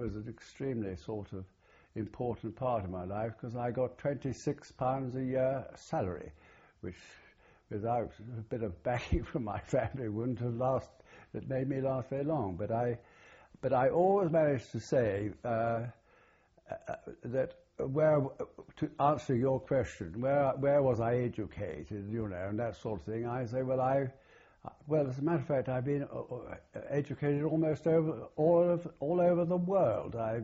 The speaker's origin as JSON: {"language": "English", "country": "India", "tie": "born there", "also_born_or_lived": "England", "said": "I've always used the fact that I was born in India as being one of the reasons why I'm so well uneducated."}